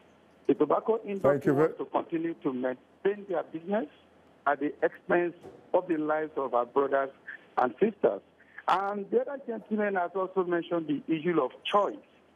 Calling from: Abuja, Federal Capital Territory, Nigeria; I'm taking this call from Abuja in Nigeria.

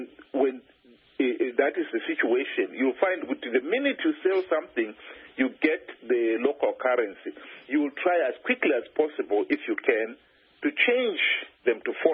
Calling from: United Kingdom

